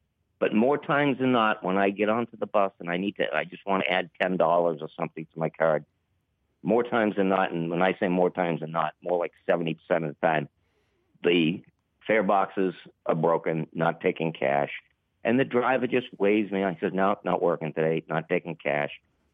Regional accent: Arlington, United States; I'm from Arlington. I take the bus a lot, mostly just local.

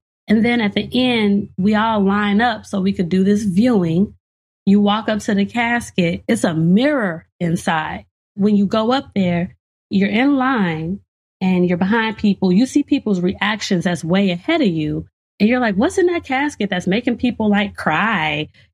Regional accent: Gary, Indiana, United States; growing up in Gary, Indiana, during the 90s, when it was the murder capital of the world

